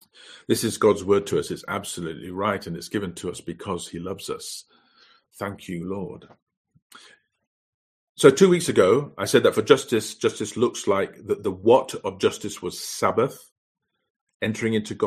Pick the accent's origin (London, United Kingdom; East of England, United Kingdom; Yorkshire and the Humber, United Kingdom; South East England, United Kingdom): Yorkshire and the Humber, United Kingdom; So, you know, I'm from Yorkshire and everybody else isn't.